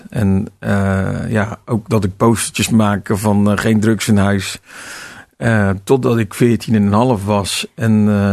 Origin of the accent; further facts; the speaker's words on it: Amsterdam, North Holland, Netherlands; born there; ik ben geboren in Amsterdam. Ik heb ook twee oudere broers.